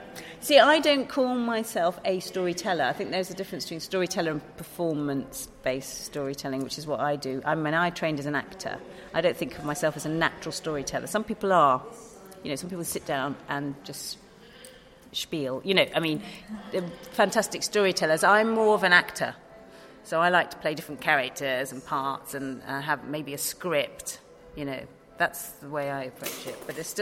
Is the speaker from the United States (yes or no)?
no; England, United Kingdom; because I'm half Japanese and I've spent most of my life here, I'm very English.